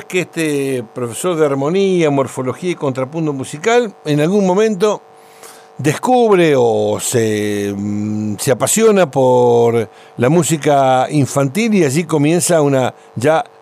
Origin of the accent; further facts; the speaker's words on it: La Plata, Buenos Aires Province, Argentina; moved away as an adult; yo me fui de La Plata a los 26 años, quiere decir que vos tenés más años de platense que yo.